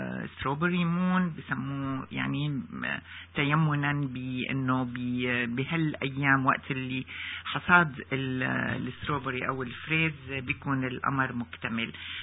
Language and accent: Arabic; Syria; now in Canada; بين بلدنا سوريا وكندا